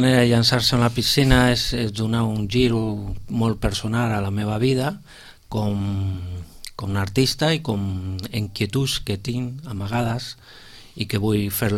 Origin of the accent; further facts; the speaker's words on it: Canary Islands, Spain; Jo vinc de Canàries i allí he exposat molta fotografia